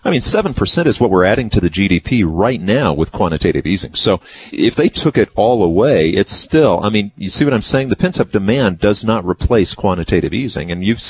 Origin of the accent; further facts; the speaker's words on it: the West, United States; we're from the West. It's pretty dry here.